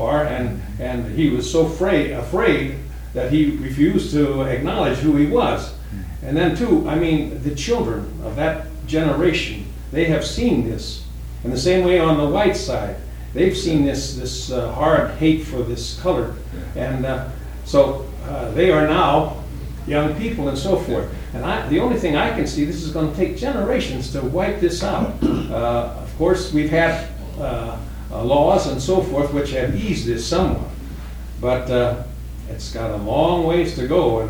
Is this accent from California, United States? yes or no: no; St. Louis, Missouri, United States; Well, I don't know if any of you folks here have grown up in a really segregated society. Now, I came from St. Louis, and boy, I'll tell you, back at the 30s, you know, in the midst of the Depression, I saw the horrors of that.